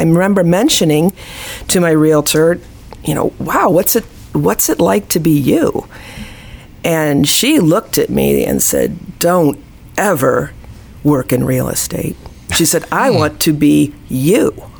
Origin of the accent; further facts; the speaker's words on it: Gary, Indiana, United States; I'm originally from the Midwest, the Chicago area. I was born in the beautiful city of Gary, Indiana.